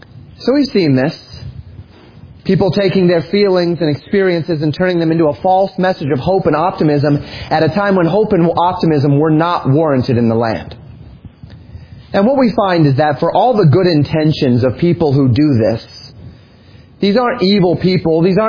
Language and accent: English; Colorado, United States; Where I grew up in Colorado, there was many a year where we talk about that we're in a drought season.